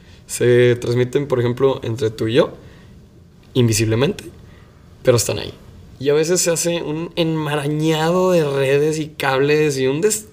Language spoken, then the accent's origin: Spanish; Mexico; los quiero apoyar porque somos mexicanos y nos queremos muchísimo